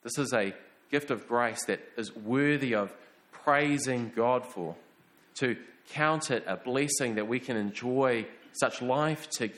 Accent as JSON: {"language": "English", "town": "Upper Hutt", "region": "Wellington", "country": "New Zealand", "tie": "born or raised there", "said": "But I remember when I first moved up to Palmy, I was from Upper Hutt. We were in a Baptist church down there. And even though I was young, growing up there, being a teenager, it was very much just a Sunday thing."}